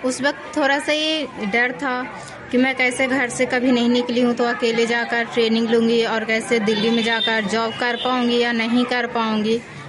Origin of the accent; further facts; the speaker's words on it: Rukhai, Bihar, India; मैं चंडी प्रखंड रुखाई पंचायत की निवासी हूँ।